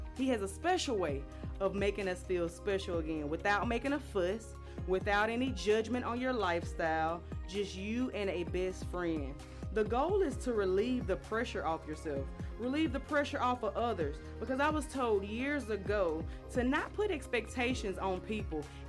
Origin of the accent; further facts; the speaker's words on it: the South, United States; When we hear the phrase, fake it till you make it, as a Southerner, it sends negative energy out because the word fake is used.